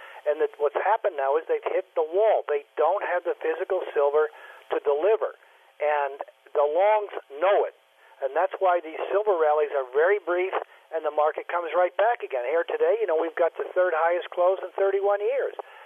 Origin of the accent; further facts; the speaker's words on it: Dallas, Texas, United States; You know, they're from Dallas. I'm from Dallas.